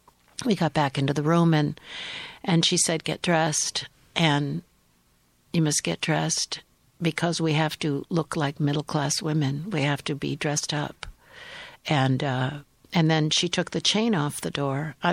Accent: Detroit, Michigan, United States; born there; And I was born in Detroit, and my grandmother was an immigrant from former Czechoslovakia, and she stayed with us often when I was a child.

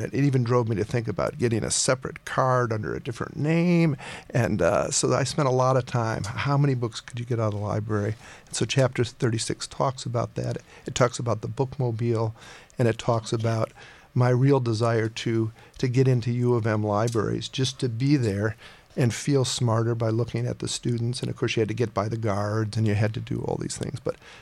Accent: Ann Arbor, Michigan, United States; moved away as an adult; So the book, just briefly, is about growing up in Ann Arbor. It's the years 1963 to 1977 when I left for college

